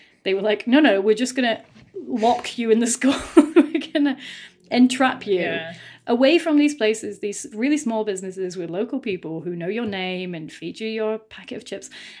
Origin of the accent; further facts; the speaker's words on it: Rotherham, Yorkshire and the Humber, United Kingdom; So I'm from Rotherham, which is a town between Sheffield and Doncaster, you know, former mining town, former steel town.